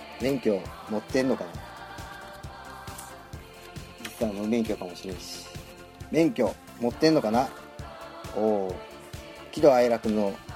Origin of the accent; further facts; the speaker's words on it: Osaka, Japan; 僕の生まれ育った大阪も割と都会の方で